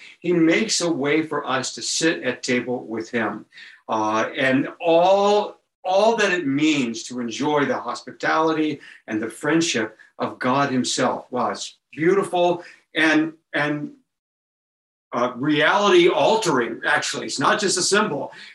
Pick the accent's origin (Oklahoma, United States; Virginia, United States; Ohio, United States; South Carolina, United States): Ohio, United States; I said, I'm from Ohio. I said, I'm from the US.